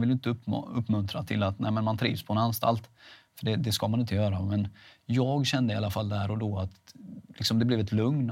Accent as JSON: {"language": "Swedish", "town": "Veinge", "region": "Halland County", "country": "Sweden", "said": "Och Veinge är ju där jag kommer ifrån"}